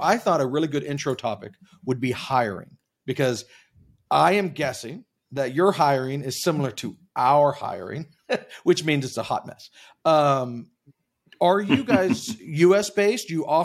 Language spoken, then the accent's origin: English; Plano, Texas, United States; I grew up in Plano, so I totally understand the hoity-toity.